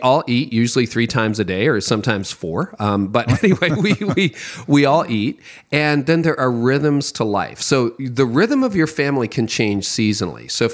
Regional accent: Canada; I'm Canadian.

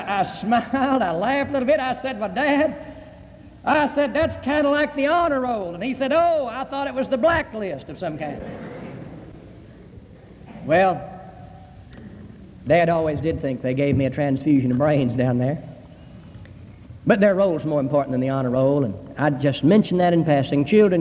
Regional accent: United States; When I was growing up in Fulton County

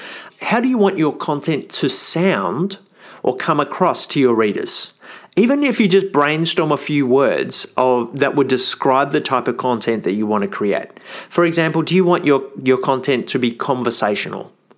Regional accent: Australia; So I'm an Australian, so if I was writing for an Australian readership, I'd probably adopt the British spelling because that's the way Aussies tend to go.

